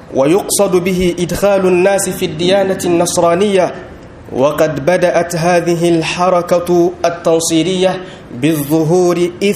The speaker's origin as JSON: {"language": "Arabic", "country": "Niger", "said": "بلدنا النيجر الإسلامي"}